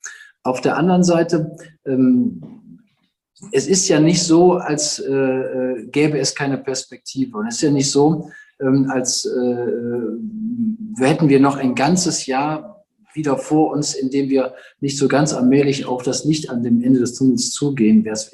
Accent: Rhineland, Germany; wir sind Rheinländer

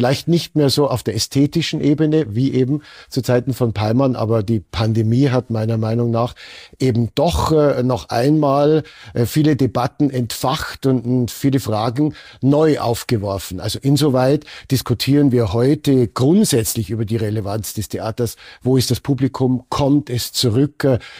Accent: Germany; now in Austria; Regeln in Österreich, sind nicht so streng ausgelegt worden wie in anderen Ländern, zum Beispiel in meiner Heimat Deutschland.

